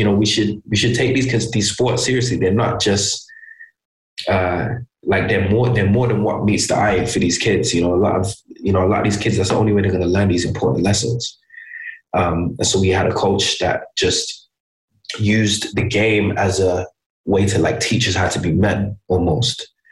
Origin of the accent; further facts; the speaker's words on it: England, United Kingdom; It kind of made me hungrier, I think, growing up in England, because where I grew up, like, I didn't grow up in London. I went to theater school in London, but I grew up in, it's a small city. It's a very industrial city.